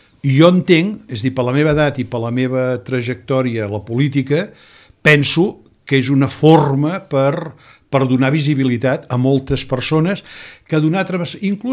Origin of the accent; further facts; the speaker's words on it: Barcelona, Catalonia, Spain; jo no sóc prioratí, suposo que pel meu parlar la gent que escolti el programa ho veurà perfectament, jo sóc fill de Gràcia a Barcelona